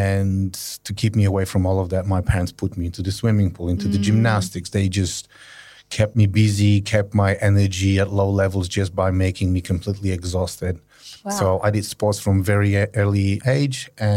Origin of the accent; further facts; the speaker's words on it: Poland; now in Australia; I come from Poland. I've been in Australia for 23 years now. And for 12 of these, I call myself a proud Australian.